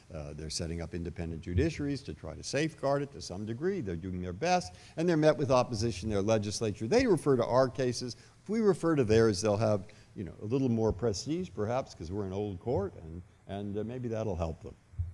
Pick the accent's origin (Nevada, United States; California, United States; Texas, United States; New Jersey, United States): California, United States; San Francisco; I grew up in San Francisco.